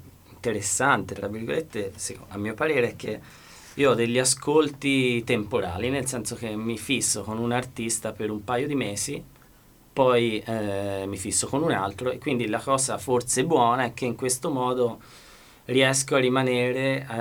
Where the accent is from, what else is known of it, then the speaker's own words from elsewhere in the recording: Lucca, Tuscany, Italy; Siamo di Lucca, sì.